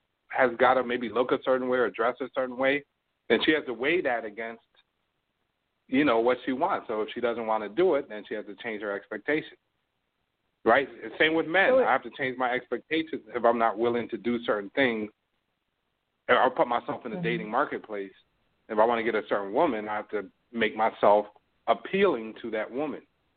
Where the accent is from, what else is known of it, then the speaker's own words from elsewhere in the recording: New York, United States; because I grew up in New York, there were always women that wore natural hair.